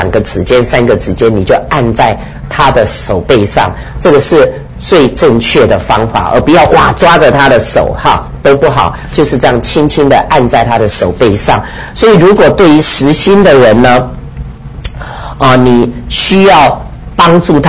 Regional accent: China

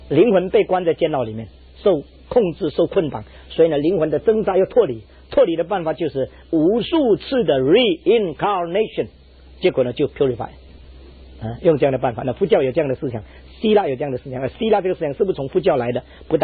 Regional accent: China

